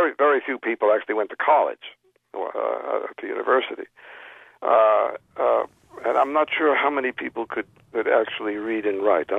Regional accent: Brooklyn, New York, United States; Fortunately, I grew up in Brooklyn in New York.

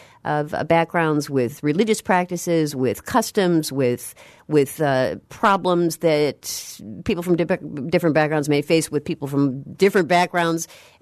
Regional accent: Chicago, Illinois, United States; I grew up outside Chicago

